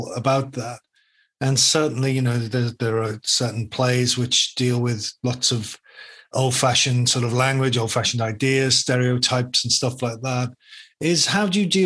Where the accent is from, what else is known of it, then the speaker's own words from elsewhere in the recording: Liverpool, North West England, United Kingdom; I mean, when I came to RADA from Liverpool, I was so locked up.